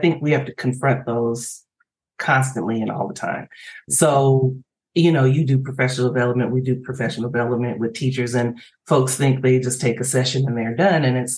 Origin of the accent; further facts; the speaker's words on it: United States; I'm an English speaker. I grew up in the United States.